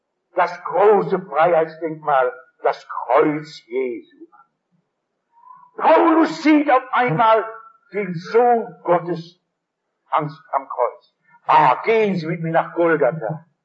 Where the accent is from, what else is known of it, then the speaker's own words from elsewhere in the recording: Essen, North Rhine-Westphalia, Germany; In meiner Heimat Essen ist in der Nähe ein Städtchen